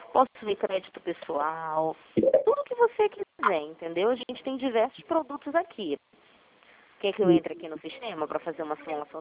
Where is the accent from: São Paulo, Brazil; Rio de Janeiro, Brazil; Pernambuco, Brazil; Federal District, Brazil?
Rio de Janeiro, Brazil; Eu sou daqui do Rio de Janeiro